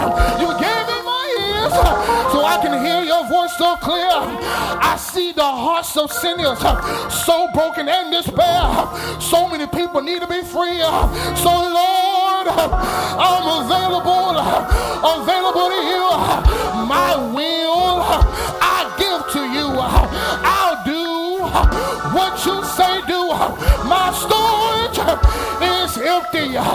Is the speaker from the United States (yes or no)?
yes; Georgia, United States; I'm from Georgia, I'm Baptist too